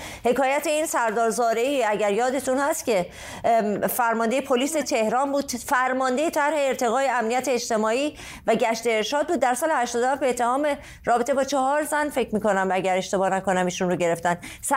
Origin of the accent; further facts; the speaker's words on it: Iran; moved away as an adult; خود من مشکلی که داشتم که از ایران اومدم بیرون فقط و فقط همین بود، یعنی اومدم که درس بخونم